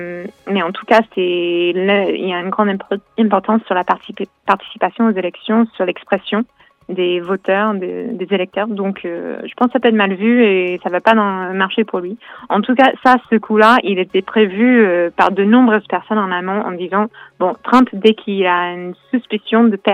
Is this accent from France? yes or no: no; Texas, United States; French is a second language; je viens de l'État de Texas, qui est un État plutôt de droite